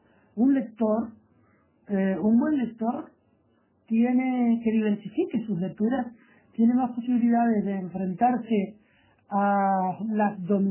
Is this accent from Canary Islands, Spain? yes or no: yes; Canary Islands, Spain; yo soy canario